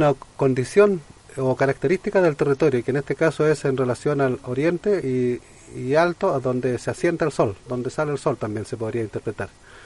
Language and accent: Spanish; Malalhue, Los Ríos, Chile; vengo de Antilwe Mapu, que es una de las diversas comunidades mapuche o Lof Mapu, como decimos nosotros acá de Malalhue y alrededores, y dentro de la comuna de Lanco.